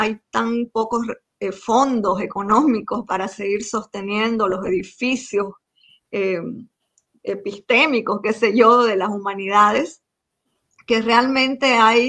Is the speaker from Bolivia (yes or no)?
yes; Montero, Santa Cruz, Bolivia; soy de Montero, muy de provincia